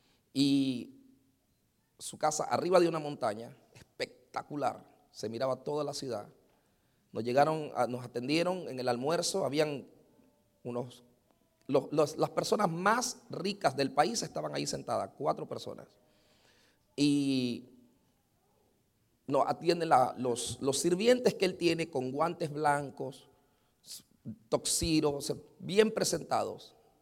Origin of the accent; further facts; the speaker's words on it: Nicaragua; born there; Y en yo soy nacido en Nicaragua. No es culpa mía. Pero yo nací en Nicaragua.